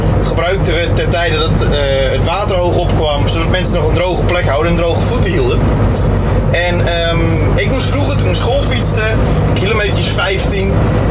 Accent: Friesland, Netherlands; Zoals jullie Nederlandse luisteraars waarschijnlijk al gehoord hebben, kom ik uit Friesland.

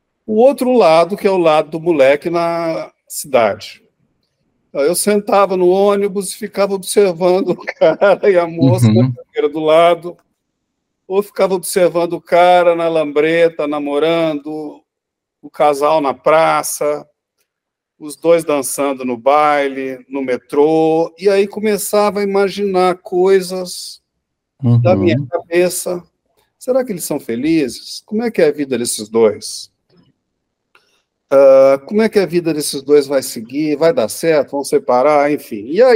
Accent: Rio de Janeiro, Brazil; do ambiente urbano do Rio de Janeiro, onde eu cresci, nas outras cidades onde eu vivi

